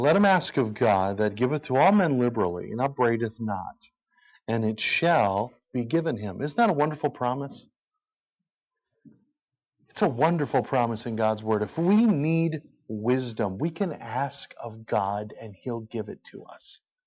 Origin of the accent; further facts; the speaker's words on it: Mexico; I'm not trying to slam on my brothers and sisters in my home country. All right, I have a burden for my home as I preach when I go down to Mexico.